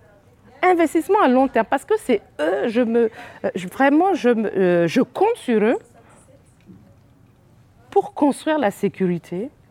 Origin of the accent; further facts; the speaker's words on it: Burkina Faso; du Burkina Faso, je suis du Royaume aussi.